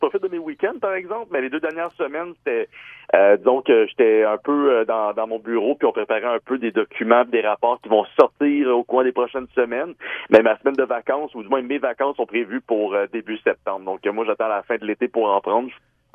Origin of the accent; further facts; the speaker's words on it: Laval, Quebec, Canada; il annonce quand même une bonne température, du moins dans mon coin de pays à Laval